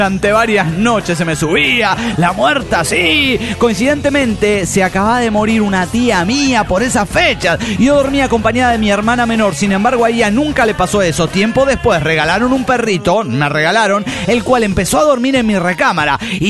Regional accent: Monterrey, Nuevo León, Mexico; now in Austin, United States; tengo 8 años viviendo en Austin, Texas. Llegué aquí de Monterrey, Nuevo León, México.

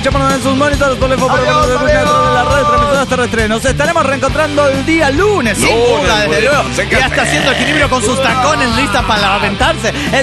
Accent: Pachuca, Hidalgo, Mexico; de Pachuca, Hidalgo, México.

